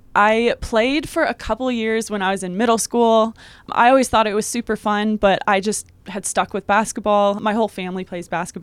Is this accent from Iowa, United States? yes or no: yes; Iowa, United States; I mean, I grew up in Iowa, and I loved snowboarding and sledding.